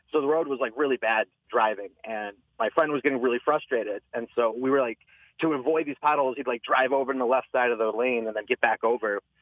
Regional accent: Fenton, Michigan, United States; And the roads got so bad because we're from Fenton.

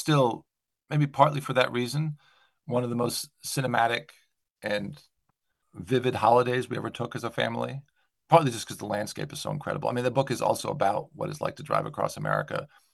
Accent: United States; accent: American; now in England, United Kingdom; I hope you can hear from my accent that I am an American. I did actually become a British subject about 15 years ago, and I've lived in England about half my life now, but my formative experiences were mostly American

